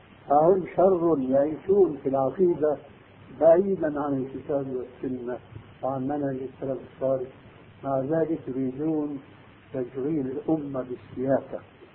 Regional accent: Damascus, Damascus Governorate, Syria; ألفت رسالة عندنا في دمشق

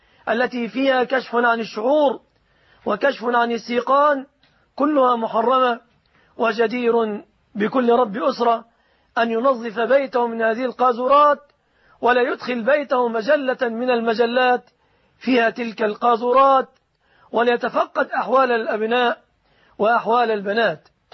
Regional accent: Egypt; ولا يليق أن تعلق في بلادنا مصر الآمنة إن شاء الله تعالى

